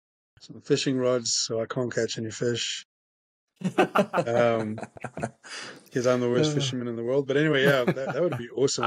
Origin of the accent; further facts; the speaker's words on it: South Africa; Oh, hell yeah, absolutely. I'm from South Africa, man.